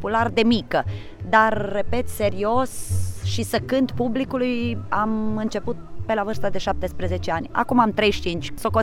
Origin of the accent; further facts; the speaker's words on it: Timișoara, Timiș County, Romania; also born or lived in Arad; Noi venim de la Timișoara, deși pe mine mă leagă tinerețea mea de Arad, deoarece am terminat liceul pedagogic în Arad și prietenii mei din tinerețe îi am în Arad.